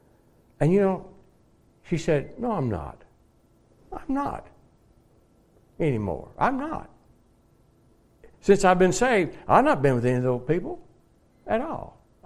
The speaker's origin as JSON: {"language": "English", "region": "Arkansas", "country": "United States", "said": "I'm from Arkansas. Arkansas, whatever they call it."}